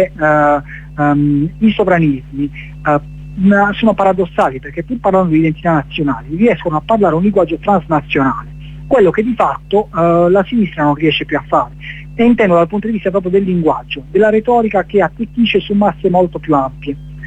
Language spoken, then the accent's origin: Italian; Bari, Apulia, Italy; noi siamo baresi, noi qui abbiamo un lungomare che è stato costruito durante nel periodo fascista.